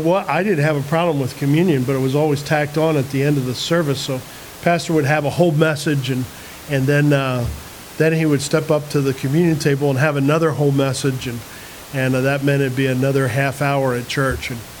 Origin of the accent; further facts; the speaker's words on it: New Jersey, United States; Church I grew up in New Jersey, our pastor, we would celebrate communion once a month